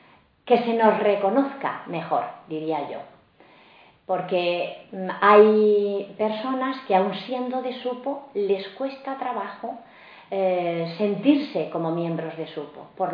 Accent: Manzanares, Castilla-La Mancha, Spain; Pues yo soy natural de Manzanares, un pueblo de la provincia de Ciudad Real.

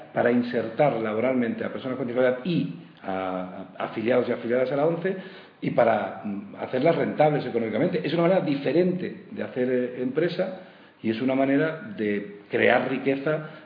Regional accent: Cornellà de Llobregat, Catalonia, Spain; pues en mi pueblo, en Cornellá, no tiene nada, es solamente, o seguramente lo que tiene son maravillosos recuerdos de pasar uno de ser niño a ser hombre

